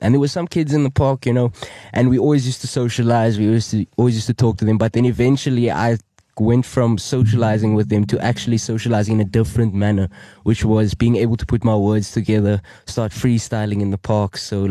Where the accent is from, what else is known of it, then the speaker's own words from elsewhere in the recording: Cape Town, Western Cape, South Africa; I'm from around the corner, Cape Town, South Africa. I grew up in Cape Town, around the southern suburbs, Wynberg area, spent majority of my life and my childhood around that area.